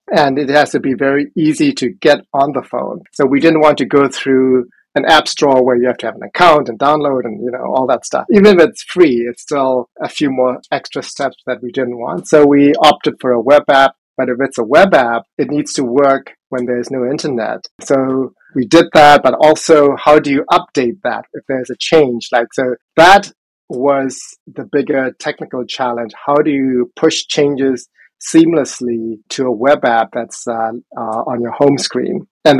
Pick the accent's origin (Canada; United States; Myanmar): Myanmar; English is a second language; I grew up in Burma, and we don't really have a lot of access to games.